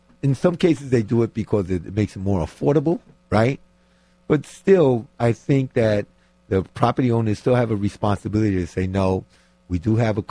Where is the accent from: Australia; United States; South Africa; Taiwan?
United States; New York City, New York; I grew up in New York City where everybody comes to New York City.